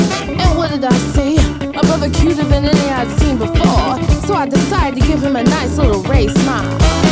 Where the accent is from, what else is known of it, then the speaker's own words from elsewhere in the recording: Brooklyn, New York, United States; Don't you know I come from Brooklyn?